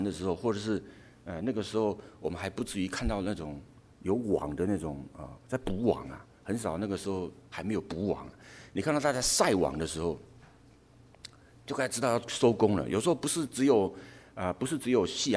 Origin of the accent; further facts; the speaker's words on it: Hualien, Hualien County, Taiwan; 我是花莲人啊，我从小生长在花莲。花莲是大家知道是一个比较乡下的地方，然后可是呢风景很漂亮，依山傍水啊，我从小就在那个环境长大